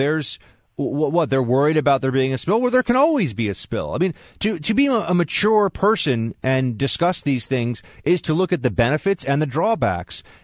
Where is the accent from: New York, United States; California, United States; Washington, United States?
New York, United States; Manhattan; In my hometown here in Manhattan, I have friends.